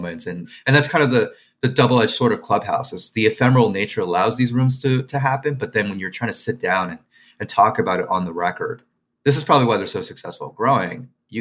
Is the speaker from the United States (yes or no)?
no; Quebec, Canada; As you can tell, I grew up in Quebec, although the Anglophone.